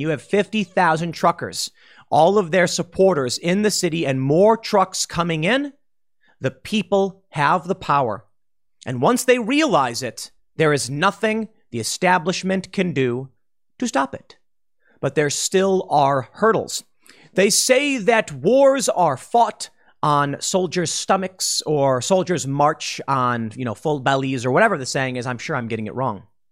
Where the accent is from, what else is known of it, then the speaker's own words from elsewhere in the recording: Chicago, Illinois, United States; Like, dude, I'm from Chicago. What do you think?